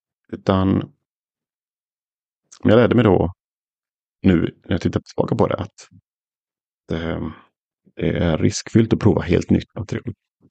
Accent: Sweden; jag kommer från Sverige och ni kanske inte visste det här

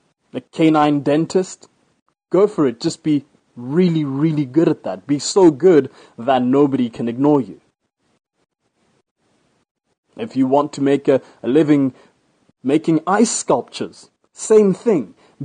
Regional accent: Botswana; Where I live right now, my home country, Botswana

